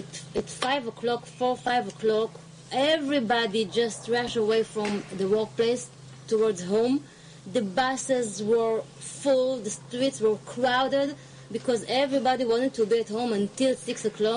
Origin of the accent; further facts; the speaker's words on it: Petah Tikva, Central District, Israel; English is a second language; I grew up in Petah Tikva, which is a city more quiet near Tel Aviv.